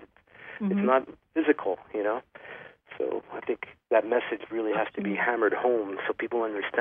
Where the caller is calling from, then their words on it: Albany, New York, United States; because I'm calling from Albany, New York, and I think, you know, there's not very many good mediums around here.